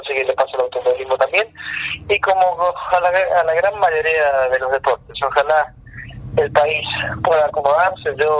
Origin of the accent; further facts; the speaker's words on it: Argentina; tenemos que, como argentinos, valorar el nivel de automovilismo